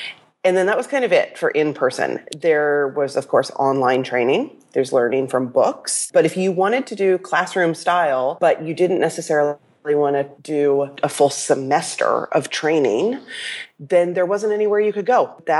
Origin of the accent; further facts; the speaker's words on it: Canada; So I am Canadian, and I'm hanging out up here in Toronto, Canada